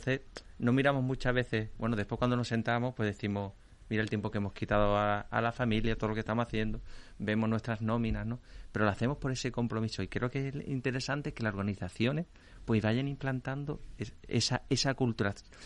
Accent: Cádiz, Andalusia, Spain; yo que soy de Cádiz, evidentemente vengo de Cádiz

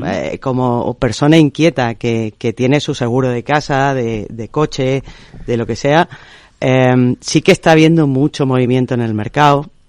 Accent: Málaga, Andalusia, Spain; yo por ejemplo soy malagueña, soy de Málaga, y cuando voy a ver a mi familia son 540 kilómetros si quiero ir en coche.

